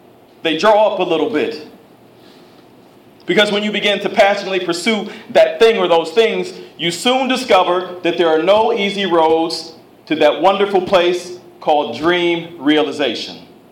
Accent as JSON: {"language": "English", "town": "Akron", "region": "Ohio", "country": "United States", "tie": "born or raised there", "said": "But I remember growing up in Akron, Ohio, and watching Channel 43 WUAB in Cleveland"}